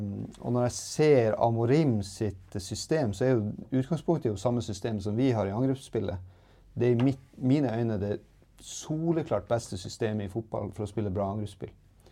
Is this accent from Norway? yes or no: yes; Narvik, Nordland, Norway; now in Sweden; samtidigt så är jag från Narvik, jag är norrlänning.